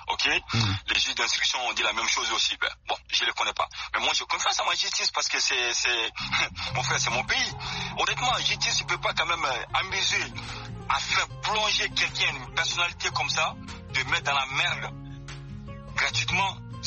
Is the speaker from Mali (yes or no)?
yes; Mali; en tant que Malien, en tant que quelqu'un qui aime que le Mali avance